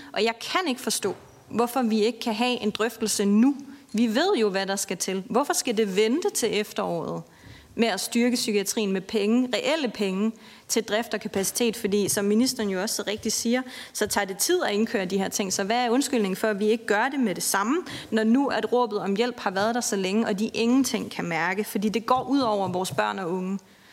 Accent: Zealand, Denmark; Her og nu-pakken, den udløb i december i Region Sjælland, hvor jeg er fra.

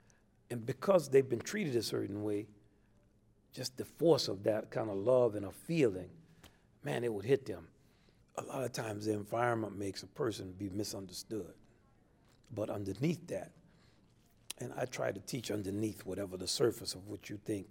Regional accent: New Orleans, Louisiana, United States; I'm from New Orleans, so most of what I'm, my base of knowledge is a New Orleans kind of base.

